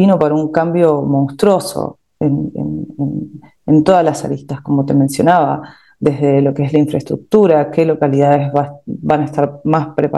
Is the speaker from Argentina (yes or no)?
yes; Argentina; nosotros como empresarios argentinos tecnológicos, estamos acostumbrados a trabajar en este contexto